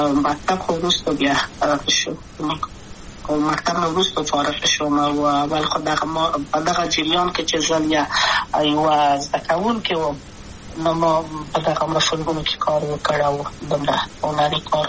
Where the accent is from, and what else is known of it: Kabul, Afghanistan; born or raised there; also born or lived in Maidan Wardak